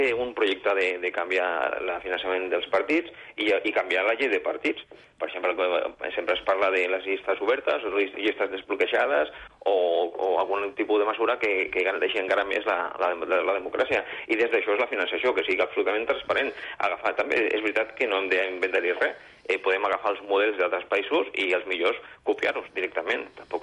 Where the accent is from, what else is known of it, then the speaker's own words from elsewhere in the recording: Catalonia, Spain; Perquè a vegades jo soc gent i també soc català.